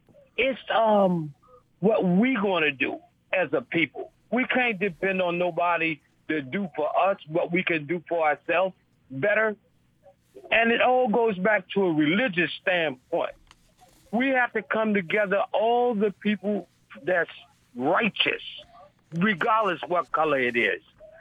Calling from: Washington, District of Columbia, United States; I'm calling from Washington, D.C.

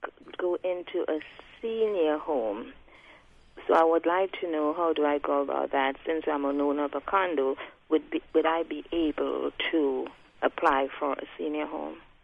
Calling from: Beltsville, Maryland, United States; Yes, I'm calling from Bellsville, Maryland.

